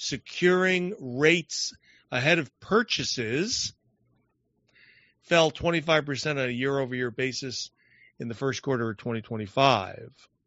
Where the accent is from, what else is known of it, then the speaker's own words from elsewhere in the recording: Canada; They might know I'm Canadian.